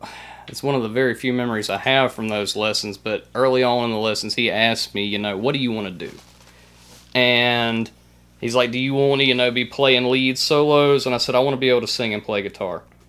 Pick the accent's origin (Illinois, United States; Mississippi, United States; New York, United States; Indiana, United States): Mississippi, United States; No, I am born and bred in Tallah County, Mississippi, a small town called Salus.